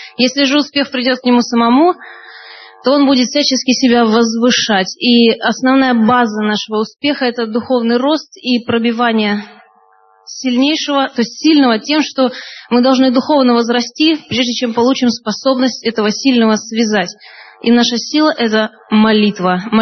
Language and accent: Russian; Saint Petersburg, Russia; Из Питера.